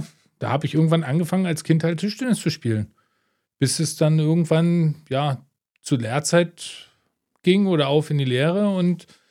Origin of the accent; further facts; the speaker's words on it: Boxberg, Saxony, Germany; Tatsächlich bin ich in Boxberg geboren. Also in Bad Muskau damals noch.